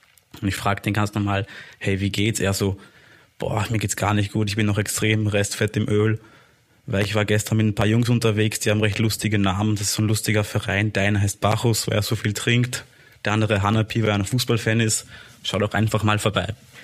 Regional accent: Austria; born there; meine Familie kommt ja aus Polen, das heißt, ich bin der Erste, der in Österreich geboren wurde

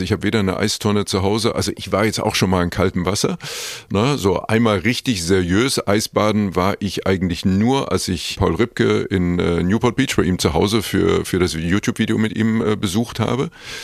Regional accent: Leipzig, Saxony, Germany; Ich komme ja nun ursprünglich aus der DDR und bin ja in Leipzig groß geworden

